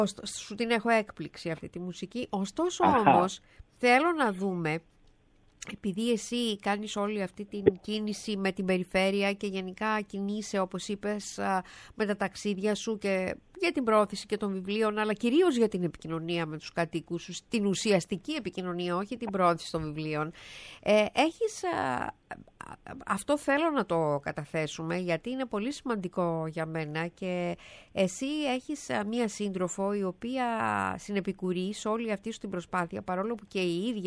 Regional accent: Western Macedonia, Greece; Εγώ κατάγομαι από το Βόλιο Κοζάνης και ξέρω εκεί πώς είναι.

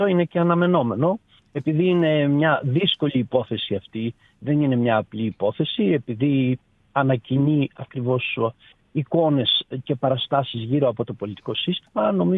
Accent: Greece; Αν μιλήσουμε ως Έλληνες, δεν πρέπει να ξεχνάμε ότι είμαστε ένας μικρός τόπος.

